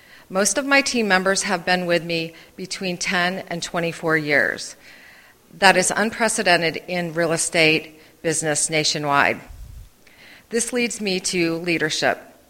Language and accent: English; Conneaut, Ohio, United States; I grew up in Conneaut, Ohio, a small town nearly half the population of Genoa Township. It was a blue-collar community